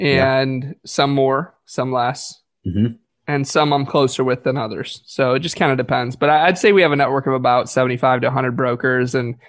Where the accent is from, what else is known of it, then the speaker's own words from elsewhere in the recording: Michigan, United States; And it's in my hometown in Michigan. I know the area super well.